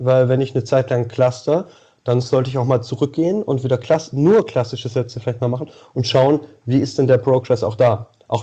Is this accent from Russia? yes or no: no; Xanten, North Rhine-Westphalia, Germany; Xanten, Nordrhein-Westfalen, Niederrhein.